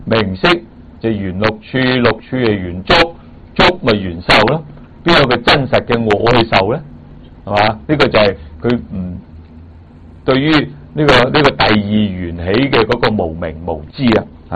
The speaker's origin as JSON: {"language": "Cantonese", "country": "China", "said": "我哋中國人咪咁執咯"}